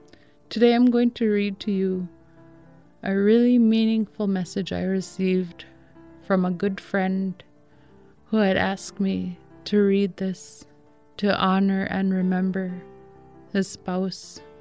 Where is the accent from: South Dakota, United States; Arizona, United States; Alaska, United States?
Alaska, United States; Shishmaref; now in Nome, United States; I am originally from Shishmaref, and I have been living here in Nome for 20 years.